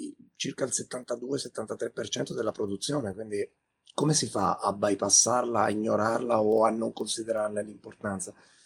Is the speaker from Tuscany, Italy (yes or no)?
yes; Pisa, Tuscany, Italy; Livorno è, lo dico da pisano, la città storicamente più accogliente